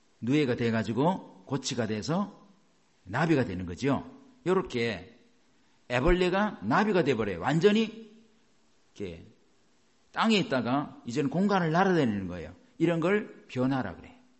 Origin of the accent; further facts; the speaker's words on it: South Korea; 여러분, 우리나라 사람하고 미국 사람하고 생각이 틀린 게 많아요.